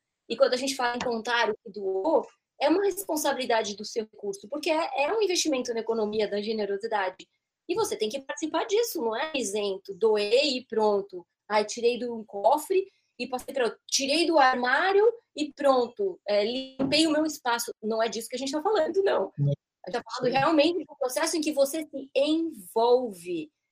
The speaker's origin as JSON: {"language": "Portuguese", "country": "Greece", "second_language": "Portuguese", "said": "Eu sou grega, então não tem nada de excepcional na minha linguagem."}